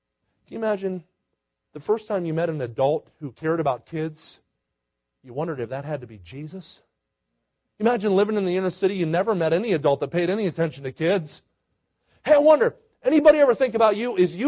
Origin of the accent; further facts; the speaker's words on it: Philadelphia, Pennsylvania, United States; All right, I grew up near Philly.